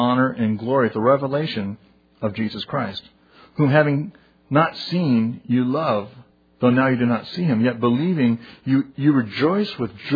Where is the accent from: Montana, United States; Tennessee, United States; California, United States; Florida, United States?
California, United States; yeah, we're from California.